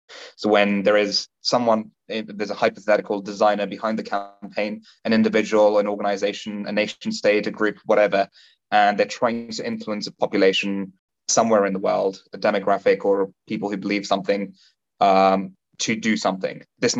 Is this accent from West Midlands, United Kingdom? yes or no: yes; Stone, West Midlands, United Kingdom; My hometown, Stone, happened to be one of the highest Brexit voting places in all of the UK.